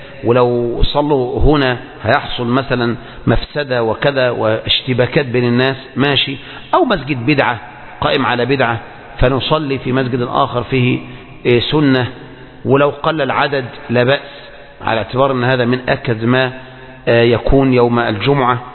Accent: Egypt; من السنن المهجورة عندنا في مصر هذا الأمر

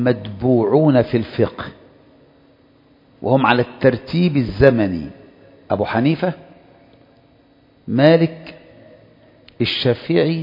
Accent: Egypt; ما انا عارف ان انا هجيب، ما احنا مصريين زي بعض

